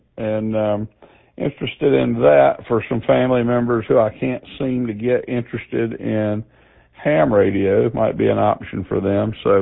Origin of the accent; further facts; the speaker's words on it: Anderson, South Carolina, United States; now in Elgin, United States; I was born and raised in Anderson, South Carolina, but been down in Elgin for the last 20 years or so.